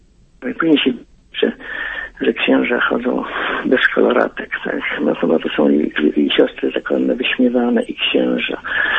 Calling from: Subcarpathian Voivodeship, Poland; z Podkarpacia. Witam pana ministra

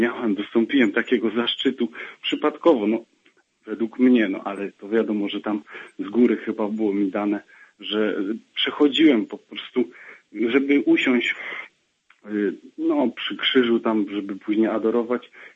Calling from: Ustroń, Silesian Voivodeship, Poland; z południa Polski, też z pięknego miasta nad Wisą, z Ustronia dokładnie.

